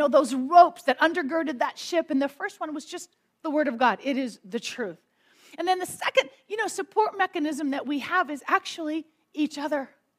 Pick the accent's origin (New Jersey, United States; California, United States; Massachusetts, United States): California, United States; I'm from California. We can say stuff like that.